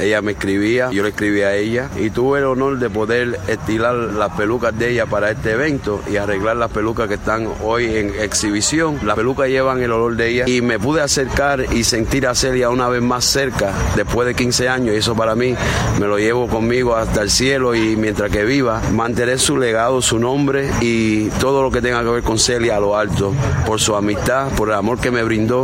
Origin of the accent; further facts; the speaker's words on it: New York, United States; Yo soy del Bronx, desde 1980 vivo en el Bronx. Mi madre es puertorriqueña, mi padre es italiano, pero a los 9 años me enamoré de cubanismo y lo que es Cuba por